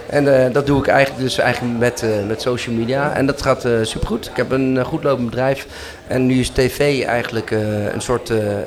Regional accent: The Hague, South Holland, Netherlands; accent: The Hague; Luister nou, je hoort toch mijn Haagse accent.

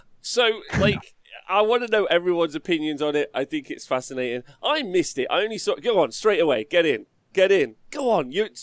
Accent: England, United Kingdom; Can I just tell you, as an Englishman, I want you to finish the point, but as an Englishman

